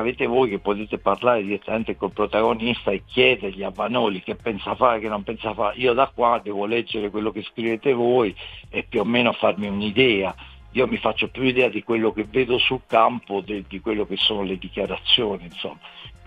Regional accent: Bari, Apulia, Italy; Io sono proprio di Bari, io sono mai, anzi, per la casa che ancora ce l'abbiamo di famiglia è a Palese, l'aeroporto di Bari, ma ormai Palese è frazione di Bari, non è nemmeno comune proprio, quindi è Bari.

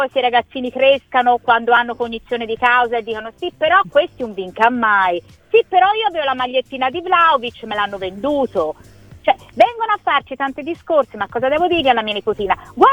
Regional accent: Florence, Tuscany, Italy; born there; in quanto fiorentina di nascita

